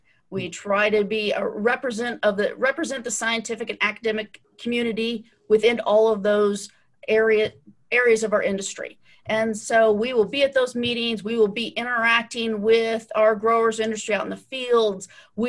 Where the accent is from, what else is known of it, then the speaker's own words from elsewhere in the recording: Washington, United States; You know, growing up in Eastern Washington, I think you're one degree of separation from either Kevin Bacon or probably agriculture.